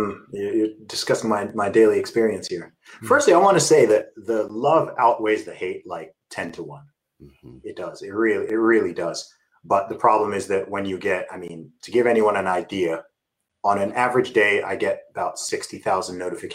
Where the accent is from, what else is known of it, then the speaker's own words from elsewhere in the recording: Saudi Arabia; I mean, I grew up in Saudi Arabia.